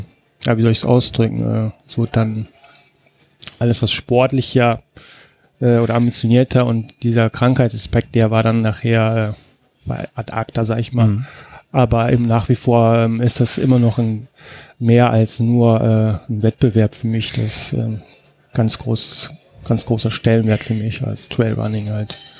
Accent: Cologne, North Rhine-Westphalia, Germany; ich komme aus Köln, bin 44 Jahre alt.

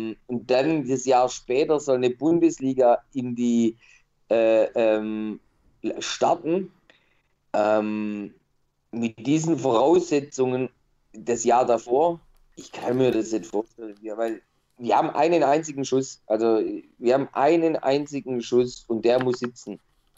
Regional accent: Stuttgart, Baden-Württemberg, Germany; ich als Stuttgarter

